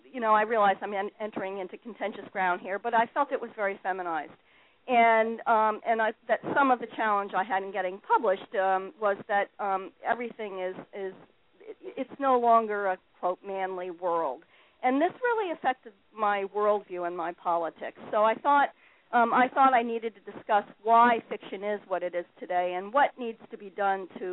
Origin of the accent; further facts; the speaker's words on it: Connecticut, United States; also born or lived in New York; I grew up in Connecticut and lived in metropolitan New York for 22 years. And when I was in the metropolitan New York area, I thought of myself as a gal from Connecticut.